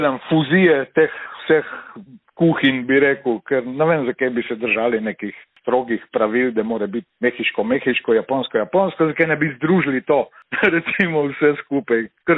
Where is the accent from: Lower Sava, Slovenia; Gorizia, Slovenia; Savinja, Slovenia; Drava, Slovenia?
Gorizia, Slovenia; Ajdovščina; Rojen in vzgojen v Vipavski dolini, Ajdovc oziroma iz ceste pri Ajdovščini.